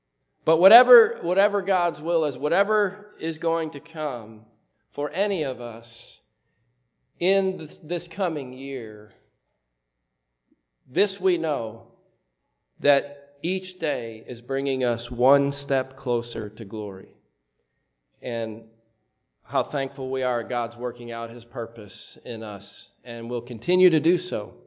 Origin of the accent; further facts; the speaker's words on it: Buffalo, New York, United States; I'm from Buffalo, so I scoff at that kind of thing.